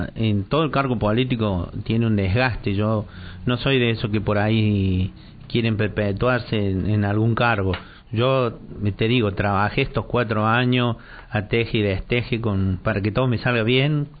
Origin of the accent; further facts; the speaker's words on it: Colonia Caroya, Córdoba, Argentina; Vos sabés que yo soy nativo de ahí, la gente me conoce porque yo vivo en pleno centro.